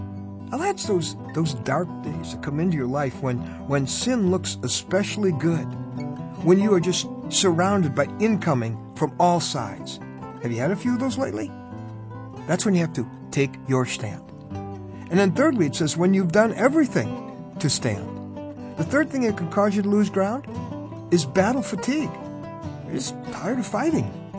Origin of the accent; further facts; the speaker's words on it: the North, United States; Where I grew up in the North, they call it the Civil War.